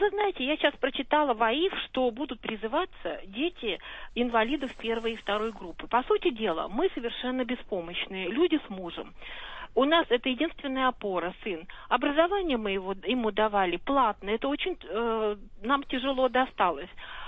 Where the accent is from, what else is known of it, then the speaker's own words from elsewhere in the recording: Moscow, Russia; я коренная москвичка, муж тоже